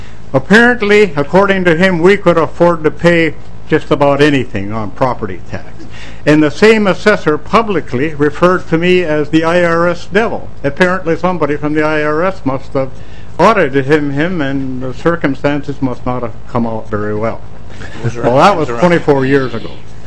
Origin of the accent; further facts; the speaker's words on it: Wolf Lake Township, Minnesota, United States; from Wolf Lake Township, Bicker County, Minnesota